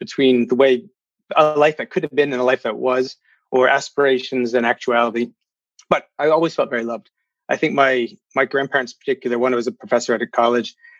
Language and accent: English; Virginia, United States; born there; I was born, well, I was born in Virginia at a naval base, and my father was in the Navy.